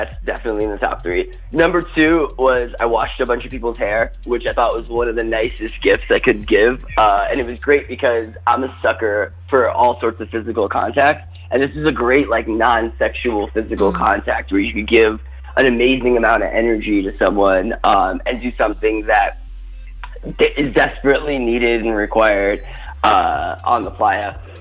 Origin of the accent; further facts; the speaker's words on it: Miami, Florida, United States; now in Boulder, United States; I'm originally from South Florida, from Miami, and I live now in Boulder, which is like a night and day world compared to where I'm from.